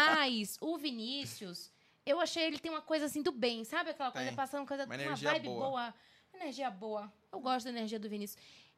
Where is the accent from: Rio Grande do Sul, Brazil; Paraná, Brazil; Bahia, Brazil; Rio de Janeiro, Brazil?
Bahia, Brazil; Salvador; also born or lived in Recife; E eu sou recifense de nascença, né? Fui criada em Salvador, mas nasci no Recife.